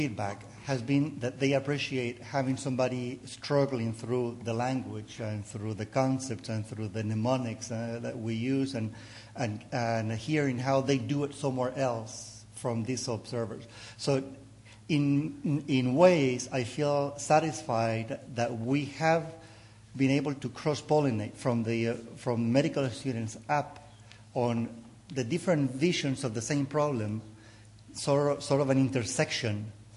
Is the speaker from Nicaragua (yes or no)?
yes; Nicaragua; moved away as an adult; also born or lived in Honduras; I am originally from Nicaragua, but I trained in Honduras.